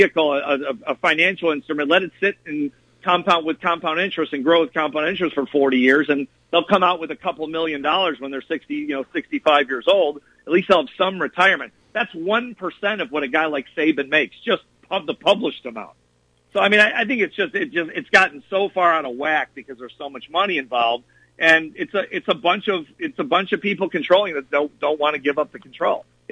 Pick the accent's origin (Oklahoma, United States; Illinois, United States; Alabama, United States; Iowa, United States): Illinois, United States; Chicago; also born or lived in Wisconsin; I grew up playing tennis, in Wisconsin. I played all over Wisconsin. I grew up in Chicago.